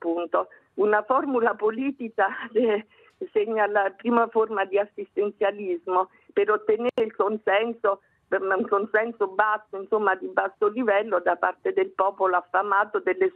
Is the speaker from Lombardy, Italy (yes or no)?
no; Naples, Campania, Italy; Noi nel sud, io vivo al sud, sono napoletana